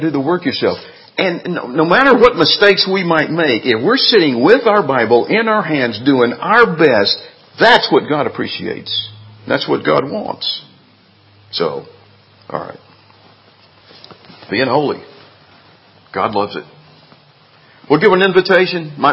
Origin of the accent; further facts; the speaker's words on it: Alabama, United States; I like NASCAR. Can you imagine that? I'm from Alabama.